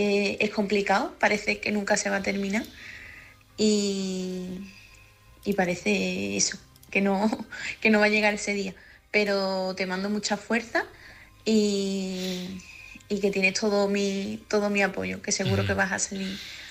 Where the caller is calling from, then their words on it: Seville, Andalusia, Spain; corresponsal de Sevilla.